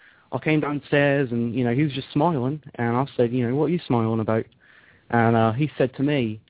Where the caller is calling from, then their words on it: London, United Kingdom; I'm calling from the outskirts of London in the UK.